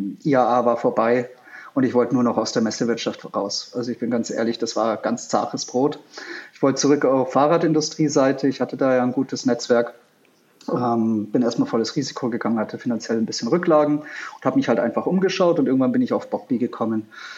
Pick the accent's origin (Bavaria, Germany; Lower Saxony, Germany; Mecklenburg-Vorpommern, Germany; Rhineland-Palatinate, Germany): Bavaria, Germany; Munich; born there; Gebürtiger Münchner